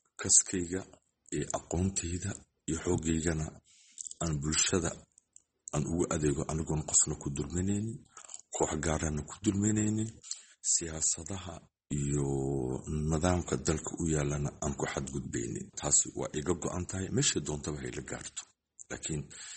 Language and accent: Somali; Mogadishu, Banaadir, Somalia; muqdisho aan jooga muqdisho aan ku dhashay